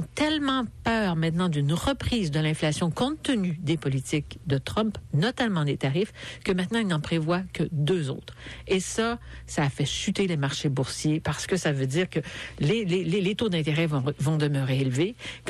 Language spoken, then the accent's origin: French; Quebec, Canada; C'est un marché qui nous aime, nous, en tant que Québécois